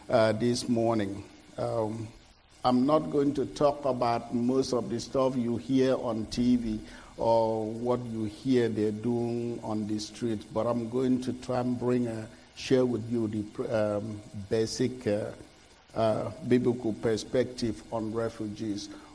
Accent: Nigeria; English is a second language; moved away as an adult; Born and raised in Nigeria, came here in 1982. That's a long way, a long time ago, and I'm still speak like our people back yonder.

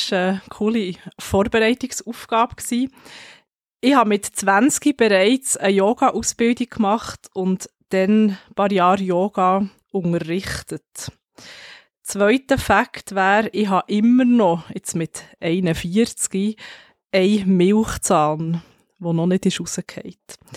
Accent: Bern, Switzerland; Ja, das war so meine Kindheit in der Agglomeration Bern, schön wohlbehütet.

